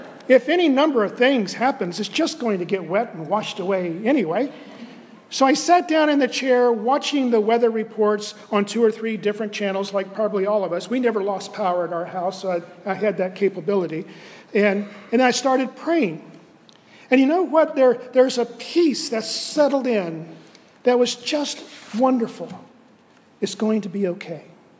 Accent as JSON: {"language": "English", "town": "Winter Haven", "region": "Florida", "country": "United States", "tie": "born or raised there", "said": "Donna went up through the middle of the state over my hometown of Winter Haven in Polk County and back into the Atlantic"}